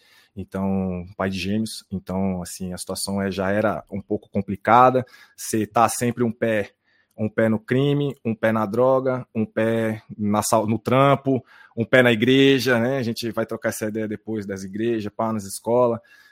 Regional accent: São Paulo, Brazil; Eu nasci na Quebrada, na Zona Sul de São Paulo, extremo sul de São Paulo, Campo Limpo.

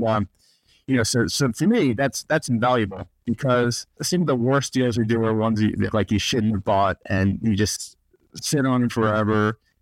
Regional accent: Pennsylvania, United States; And I'm from Pennsylvania. I haven't spent a lot of time in northeastern Pennsylvania

